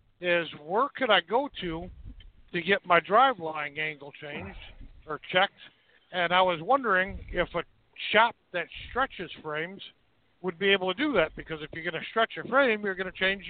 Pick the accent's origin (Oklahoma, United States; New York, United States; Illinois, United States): Illinois, United States; Marseilles; Because I'm from Marseille, Illinois, so in the French term it would be Marseille.